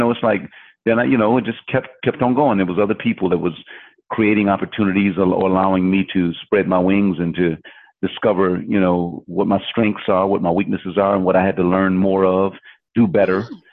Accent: Lackawanna, New York, United States; which is in Lackawanna, New York, my hometown.

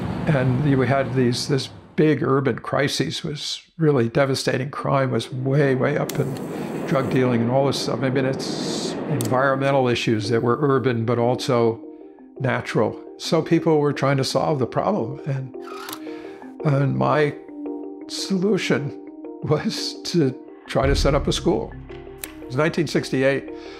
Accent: Plainfield, New Jersey, United States; born there; I was born in 1942 on November 2nd in Plainfield, New Jersey. I had free range. I delivered newspapers.

